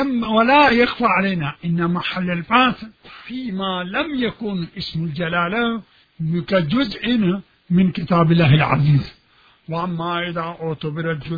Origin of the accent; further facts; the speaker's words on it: Pakistan; Arabic is a second language; now in Iraq; مثلا هناك عندنا في باكستان